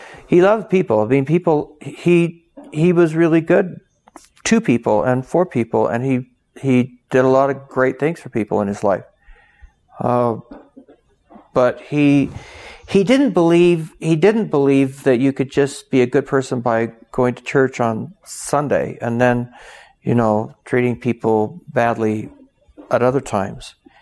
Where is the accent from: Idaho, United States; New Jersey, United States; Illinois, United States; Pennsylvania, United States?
Idaho, United States; Twin Falls; I grew up in Idaho, Twin Falls, Idaho. I'm the fifth of six children.